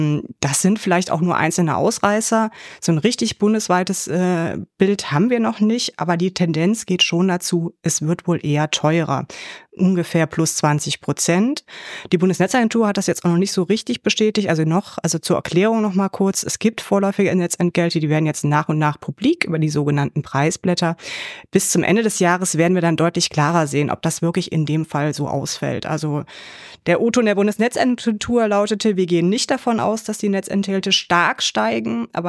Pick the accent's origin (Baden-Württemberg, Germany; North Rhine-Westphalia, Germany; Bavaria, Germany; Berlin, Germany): North Rhine-Westphalia, Germany; Bergisch Gladbach; Ja, aus meiner Heimatstadt.